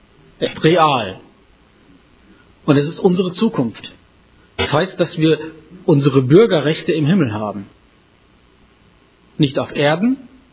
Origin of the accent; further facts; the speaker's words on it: Dornum, Lower Saxony, Germany; ich komme aus Dornum, gehöre zur FEG in Norden.